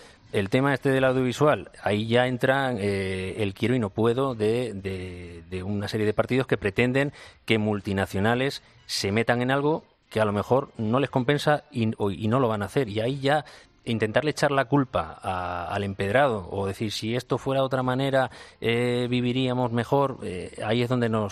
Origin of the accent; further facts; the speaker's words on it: Catalonia, Spain; el problema que tenemos los que somos catalanes